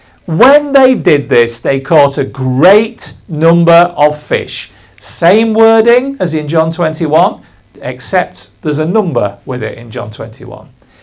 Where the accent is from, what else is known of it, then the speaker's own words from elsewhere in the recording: Goole, Yorkshire and the Humber, United Kingdom; When I grew up in Goole, and I'm very open about that, there were signs everywhere